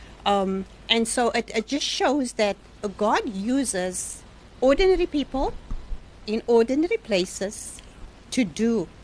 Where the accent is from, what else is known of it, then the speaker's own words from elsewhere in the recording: Western Cape, South Africa; I was born and raised on the Cape Flats.